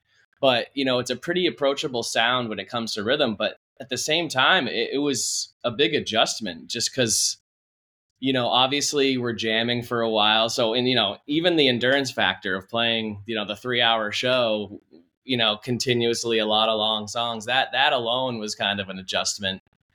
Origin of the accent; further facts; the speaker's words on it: New Hampshire, United States; moved away as an adult; now in Maryland, United States; I'm from New Hampshire originally, and came in a few years down the road, in 2015. But yeah, I immediately dropped everything and moved down here. I'm in Maryland now